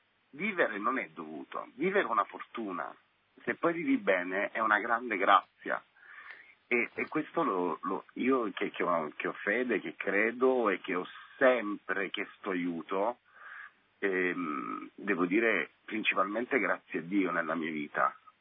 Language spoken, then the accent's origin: Italian; Sciacca, Sicily, Italy; in una città di provincia di fronte all'Africa, perché sono di Sciacca, che è in provincia di Agrigento